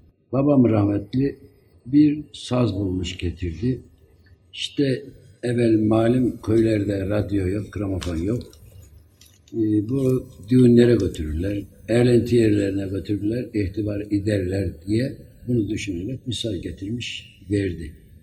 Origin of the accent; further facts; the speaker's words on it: Sivri Alan, Sivas, Turkey; born there; Ben Şarkışla ilçesinin Sivri Alan köyünde 1894'te dünyaya gelmişim.